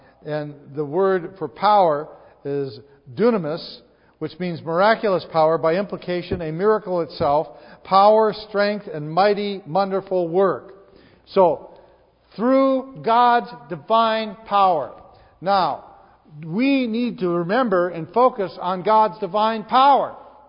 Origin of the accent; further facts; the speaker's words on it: North Dakota, United States; I grew up in North Dakota. When I grew up in North Dakota, pretty much everybody went to church in my little hometown.